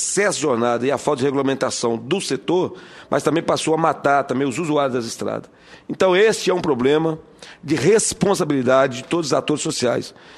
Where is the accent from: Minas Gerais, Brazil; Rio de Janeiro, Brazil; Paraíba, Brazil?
Minas Gerais, Brazil; sou motorista de profissão, sou de Minas Gerais, eu fui presidente do sindicato lá